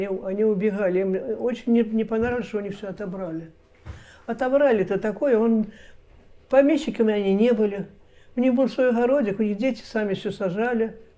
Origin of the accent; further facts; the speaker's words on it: Belgorod, Belgorod Oblast, Russia; also born or lived in Navlya; Навли, это я там родилась в Навле. А потом уже приехали мы в Белгород.